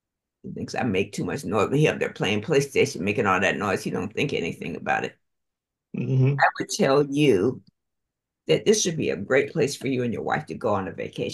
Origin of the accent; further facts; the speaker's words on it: Walterboro, South Carolina, United States; growing up in Walterboro or what's called Low Country